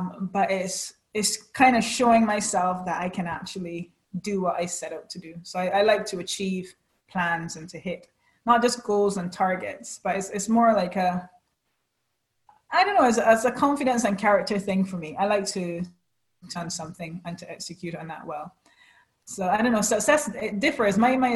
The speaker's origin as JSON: {"language": "English", "country": "Barbados", "said": "So I'm from Barbados."}